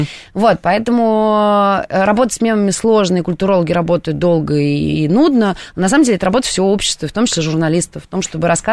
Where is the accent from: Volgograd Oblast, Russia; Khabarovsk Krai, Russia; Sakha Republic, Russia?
Sakha Republic, Russia; Anabar; also born or lived in Moscow; now in Tel Aviv, Israel; Родилась в Москве, но я не провела свое детство в Москве.